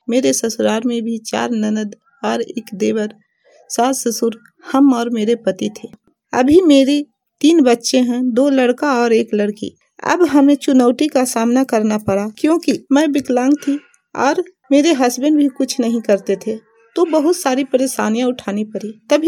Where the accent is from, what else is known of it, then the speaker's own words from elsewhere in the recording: Ariyama, Bihar, India; और मैं ग्राम अरियामा पोस्ट हरसापुर प्रखंड नगर नौसा जिला नालंदा राज्य बिहार की रहने वाली हूँ। और मैं साधारण फैमिली से बिलोंग करती थी।